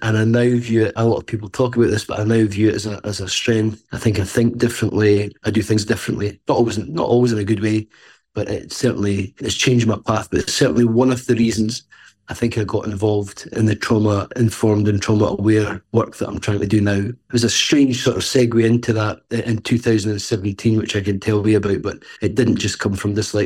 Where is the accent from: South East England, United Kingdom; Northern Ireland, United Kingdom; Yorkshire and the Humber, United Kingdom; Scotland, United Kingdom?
Scotland, United Kingdom; Livingston; I grew up in Craigshill, which is an area in Livingston, very working class area